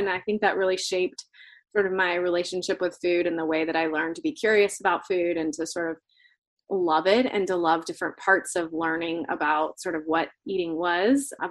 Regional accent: Florida, United States; I grew up in Florida and I grew up with a mom who loved to cook

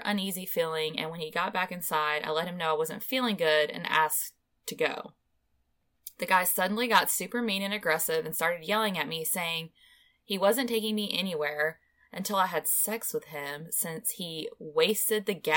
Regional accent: Ohio, United States; about an hour away from my hometown in Ohio.

